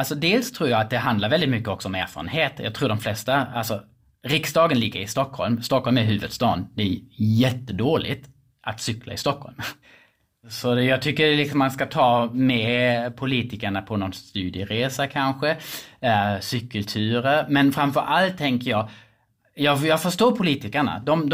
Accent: Schleswig-Holstein, Germany; Swedish is a second language; moved away as an adult; now in Sweden; Jag kommer från Tyskland, från Gunnen. Så jag kommer från en liten by utanför Lübeck, så kommer från norra Tyskland. Så jag kom till Sverige 2002

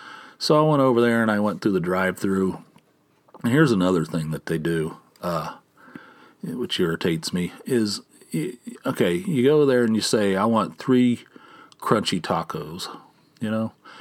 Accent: West Virginia, United States; how do I know, growing up in West Virginia, that's the proper way of saying it?

